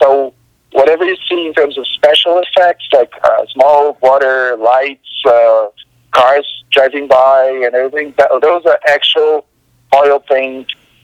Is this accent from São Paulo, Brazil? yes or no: yes; São Paulo, Brazil; English is a second language; Well, I mean, I'm from Sao Paulo, so there's quite a bit of Sao Paulo there.